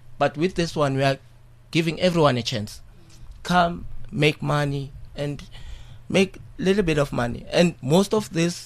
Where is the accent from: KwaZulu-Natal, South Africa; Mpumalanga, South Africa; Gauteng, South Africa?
Gauteng, South Africa; Benoni; We're from Benoni.